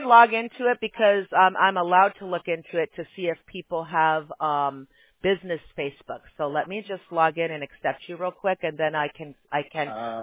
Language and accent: English; Chicago, Illinois, United States; because I grew up in Chicago. I didn't grow up in California.